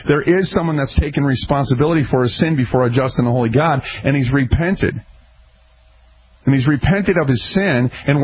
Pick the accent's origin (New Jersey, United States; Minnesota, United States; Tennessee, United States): Minnesota, United States; Minneapolis; I'm a street punk kid. I was raised up in North Minneapolis, so whatever you had in life, you had to fight for it.